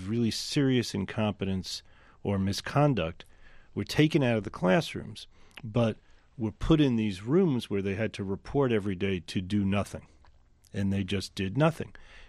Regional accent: New York, United States; the kinds of women who were my school teachers in elementary school growing up in New York

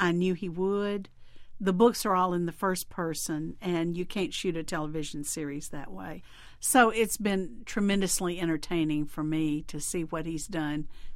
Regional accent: Mississippi, United States; Well, I grew up in Mississippi, in the Mississippi Delta, which is a unique and difficult place to grow up in, I've got to say.

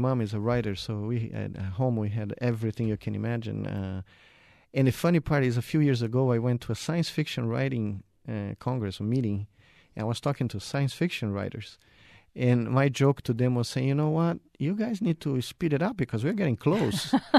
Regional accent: Brazil; English is a second language; moved away as an adult; now in United States; I came from Brazil as a medical student, PhD student

